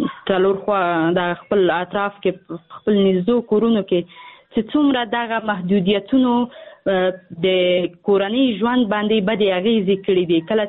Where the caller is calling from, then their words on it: Afghanistan; او دا څنګه چې مثلا که زه هم اوسم بېله شکه زه په داخل د افغانستان کې یم